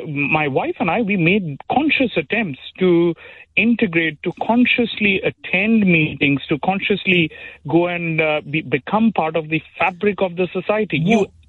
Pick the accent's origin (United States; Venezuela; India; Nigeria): India; now in United Kingdom; For people who like me who've come from abroad, I came from India, for us it is a privilege to become British.